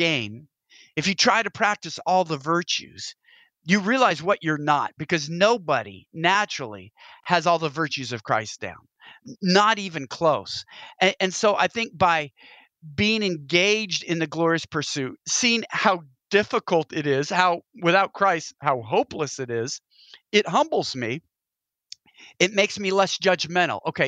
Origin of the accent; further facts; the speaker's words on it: Pacific Northwest, United States; I'm from the Pacific Northwest.